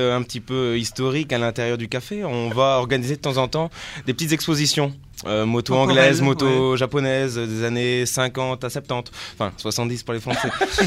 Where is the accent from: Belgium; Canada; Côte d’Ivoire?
Belgium; nous on est de Belgique, hein, une fois.